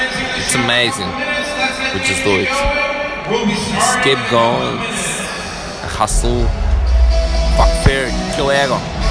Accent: North Macedonia; English is a second language; I'm from Macedonia. They say a little country, but it's not like that.

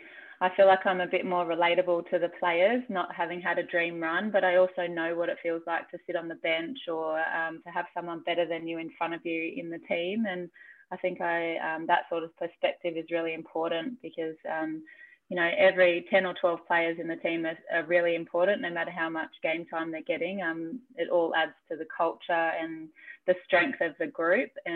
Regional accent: Umina, New South Wales, Australia; Well, I grew up in a place called Yumina, which is on the central coast of New South Wales, about an hour-ish north of Sydney

